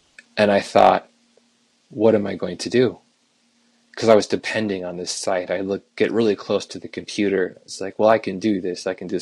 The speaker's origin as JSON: {"language": "English", "region": "Iowa", "country": "United States", "said": "I'm from Iowa, so this little Iowa boy was going to go out there."}